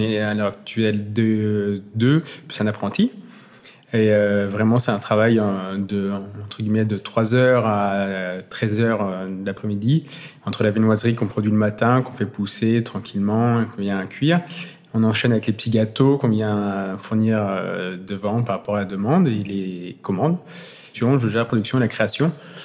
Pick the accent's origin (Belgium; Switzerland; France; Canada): France; Neuville-sur-Saône, Auvergne-Rhône-Alpes; J'ai grandi dans le Val du Rhône. J'ai grandi à Neuville-sur-Saône.